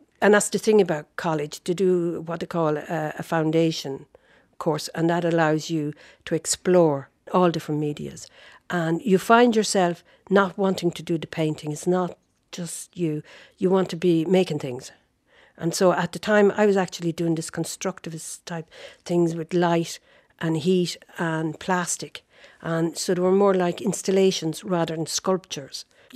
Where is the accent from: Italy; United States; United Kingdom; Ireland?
Ireland; Portlaoise, County Laois; my life changed my name. And I was born in the Dublin Road, opposite the prison. We had a shop. Went to school there.